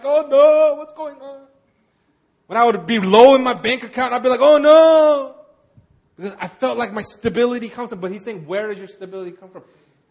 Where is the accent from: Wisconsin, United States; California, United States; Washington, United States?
California, United States; And I grew up in California. Anybody here grew up in California? I grew up in California. It might not look like it, but I used to surf when I was young.